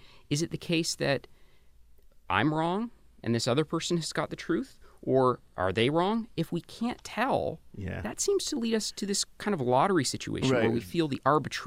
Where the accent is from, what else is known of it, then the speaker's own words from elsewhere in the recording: Canada; I grew up in Canada in the 80s and 90s, and I remember a recurring thought.